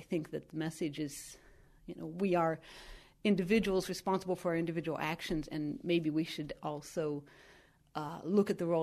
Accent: Youngstown, Ohio, United States; From Northeast Ohio.

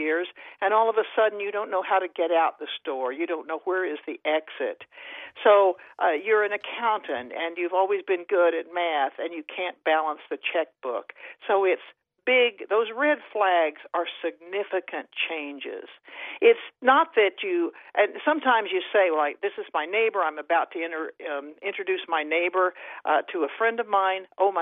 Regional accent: Oklahoma, United States; I grew up in Oklahoma, and I grew up with the attitude of respect for elders

